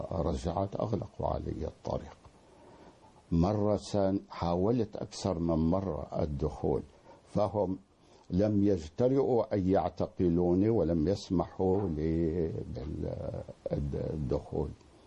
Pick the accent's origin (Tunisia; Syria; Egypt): Syria; moved away; انا طلعت من سوريا بوضح النهار